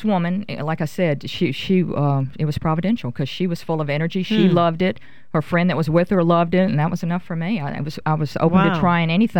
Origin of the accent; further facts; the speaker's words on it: Louisiana, United States; And it turned out she was from Wisconsin and I'm from Louisiana.